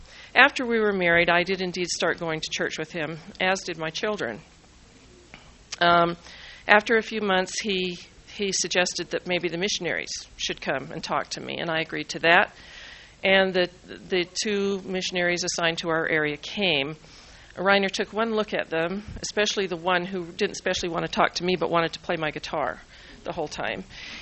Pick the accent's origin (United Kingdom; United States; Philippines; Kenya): United States; Salt Lake City, Utah; Now, of course, I grew up in Salt Lake, went to Catholic schools